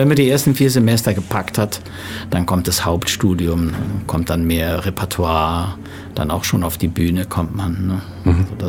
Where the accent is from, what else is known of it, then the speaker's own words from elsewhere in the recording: Germany; accent: Rhenish; Und ich musste erstmal meinen rheinischen Dialekt ein bisschen bereinigen, den hatte ich ja.